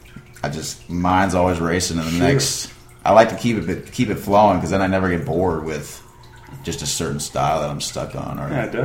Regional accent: St. Charles, Missouri, United States; I'm from St. Charles, St. Louis area.

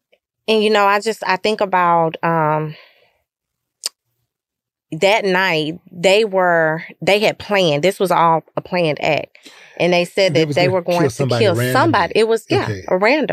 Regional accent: Lufkin, Texas, United States; I grew up in Lufkin, but I never really experienced any racial division

